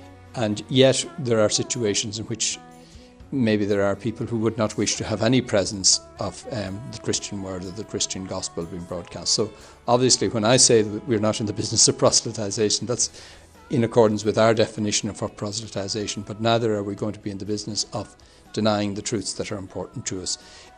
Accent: Ireland; I come from Ireland, we've been through a process there

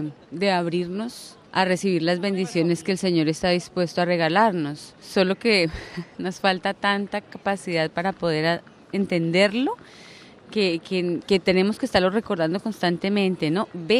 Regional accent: Colombia; Yo soy colombiana

